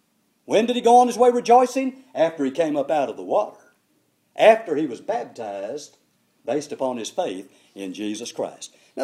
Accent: Houston, Texas, United States; I grew up in Houston. Now, I didn't mind driving in Houston. I guess you grow up in a place, you don't mind it so much.

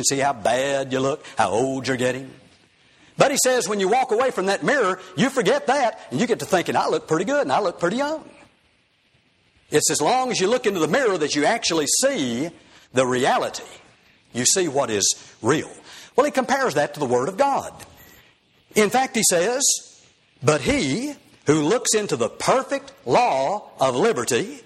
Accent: Houston, Texas, United States; Back in 1988, when I grew up in Houston, Texas

